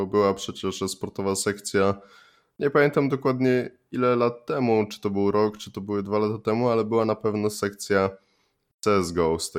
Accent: Kielce, Świętokrzyskie Voivodeship, Poland; Ja z Kielc jestem akurat, słuchaj, więc...

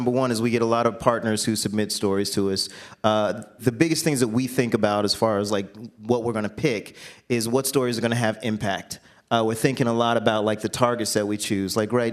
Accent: Jacksonville, Florida, United States; but I grew up in Jacksonville, Florida, and, like, Bibles were

